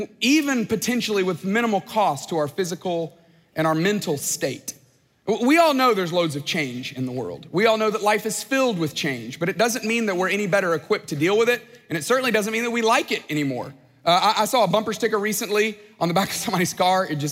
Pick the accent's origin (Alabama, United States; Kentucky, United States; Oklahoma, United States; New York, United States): Alabama, United States; I am from Alabama, and so I came the other way. But that's great. It's a great state, wonderful people.